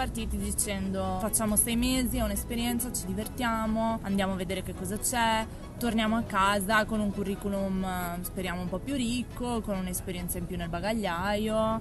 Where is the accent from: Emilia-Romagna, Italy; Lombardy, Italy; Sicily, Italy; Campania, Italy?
Emilia-Romagna, Italy; Rimini; sono sempre stata a Rimini, sono cresciuta a Rimini, nata e cresciuta a Rimini e da dei genitori meravigliosi, una famiglia meravigliosa e quindi ho sempre seguito studi a Rimini